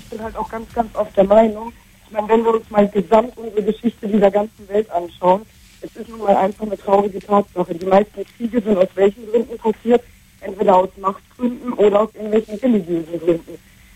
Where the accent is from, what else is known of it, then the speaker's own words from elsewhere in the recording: Morocco; ich bin auch Marokkanerin und halbe Tunesierin ursprünglich, habe also auch einen Migrationshintergrund